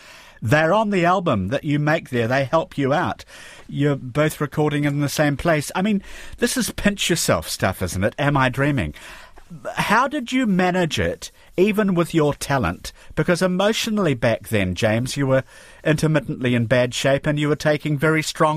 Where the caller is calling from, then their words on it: Auckland, New Zealand; Auckland in New Zealand.